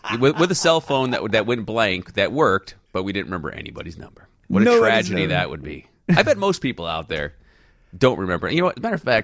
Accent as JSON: {"language": "English", "region": "New York", "country": "United States", "lives_now": "Chicago, United States", "said": "where I come from, New York, originally. I'm a Chicagoan now"}